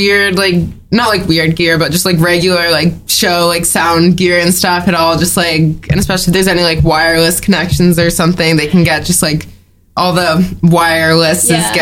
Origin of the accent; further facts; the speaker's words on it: California, United States; now in New York, United States; This is my song. I'm from California.